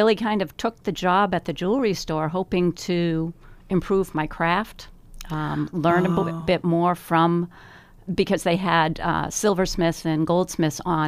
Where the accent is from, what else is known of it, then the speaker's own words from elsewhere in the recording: Westwood, Massachusetts, United States; I grew up in Westwood.